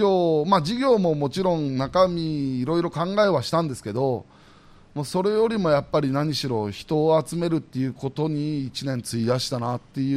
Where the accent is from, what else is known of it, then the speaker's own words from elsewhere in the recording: Funabashi, Chiba, Japan; 千葉県船橋市出身なんで、やっぱり中山競馬場のお膝元で育って。